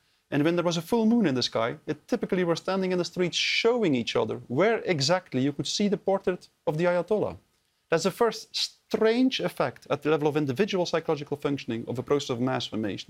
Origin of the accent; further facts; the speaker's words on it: Belgium; English is a second language; I'm from Belgium, as you said.